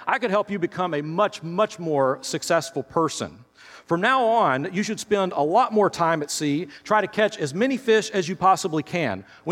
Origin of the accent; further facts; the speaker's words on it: Tennessee, United States; I grew up in Tennessee in the middle of the country.